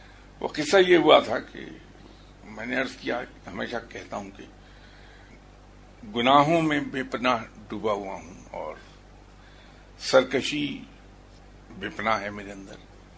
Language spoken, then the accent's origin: Urdu; Lahore, Punjab, Pakistan; میں نے کہا میرا تعلق لاہور سے ہے.